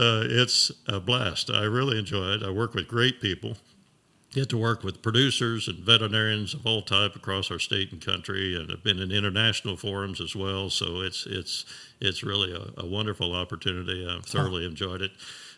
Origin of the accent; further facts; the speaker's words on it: Indiana, United States; I'm actually a Boone County native.